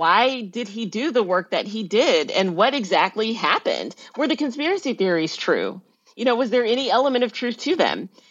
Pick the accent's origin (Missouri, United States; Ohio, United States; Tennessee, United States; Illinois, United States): Tennessee, United States; Memphis; growing up in Memphis, had developed this early consciousness of the need for Black liberation